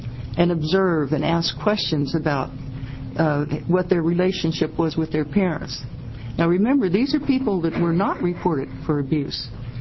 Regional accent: Harlan, Oregon, United States; Good morning. I'm from Harlan, Oregon, up in the hills in Lincoln County.

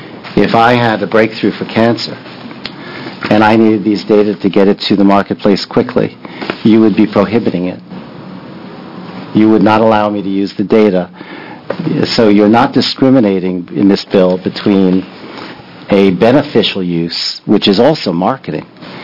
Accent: Connecticut, United States; now in Oregon, United States; Chair Holvey and Representative Tomei, I came from Connecticut.

